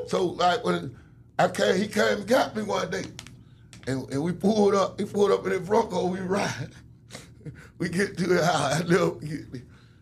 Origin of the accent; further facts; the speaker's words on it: Canterville, Georgia, United States; And I'm from Canterville, and it was li